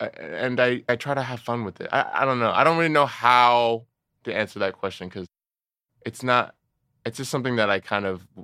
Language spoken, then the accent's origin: English; California, United States; I grew up in Orange County, California.